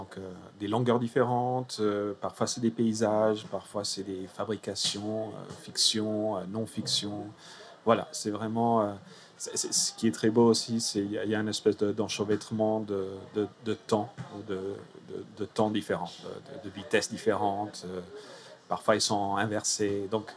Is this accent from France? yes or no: no; Italy; French is a second language; Moi, je suis italien.